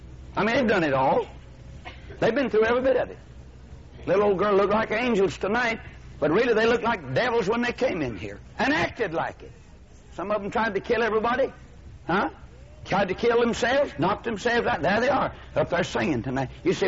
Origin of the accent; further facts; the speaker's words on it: United States; I'm an American. I'm a Christian. I'm a Bible believer.